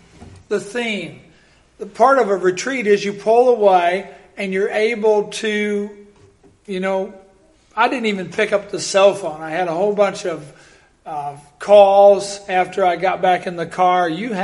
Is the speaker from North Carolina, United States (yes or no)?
no; Iowa, United States; And he came up to Iowa on a mission trip, my home state.